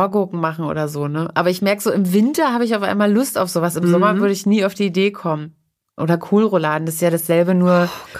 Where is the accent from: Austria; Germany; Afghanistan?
Germany; East Germany; moved away; als ich bin aus dem Osten abgehauen und das Tollste fand ich, dass es alles gibt auf einmal im Westen.